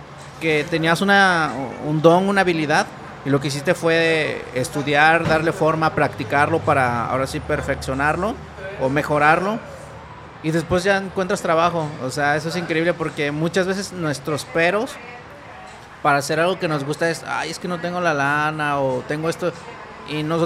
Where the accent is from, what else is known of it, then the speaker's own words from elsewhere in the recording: Oaxaca, Mexico; yo soy de Oaxaca, entonces, estoy hablando de un pueblo, nací en un pueblito que si acaso eran como 2,000 personas, yo creo.